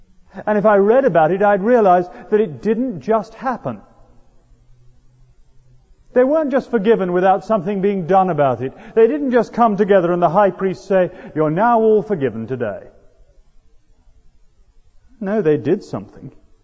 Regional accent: United Kingdom; We're British, you know.

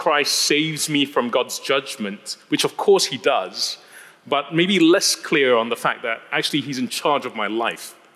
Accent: Singapore; I grew up in Singapore in what I guess most people would consider to be very comfortable circumstances.

